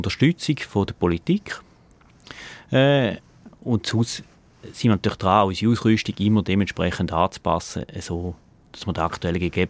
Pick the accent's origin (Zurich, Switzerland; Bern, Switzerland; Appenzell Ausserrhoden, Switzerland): Appenzell Ausserrhoden, Switzerland; Da kann ich jetzt für Appenzell Ausserrhoden reden, wo ich herkomme